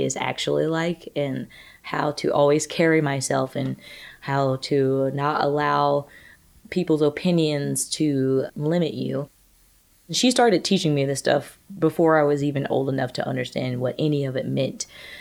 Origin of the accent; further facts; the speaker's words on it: Greenwood, Mississippi, United States; I grew up in the South, so I was primed for it. I grew up in Greenwood, Mississippi. It's in the Mississippi Delta.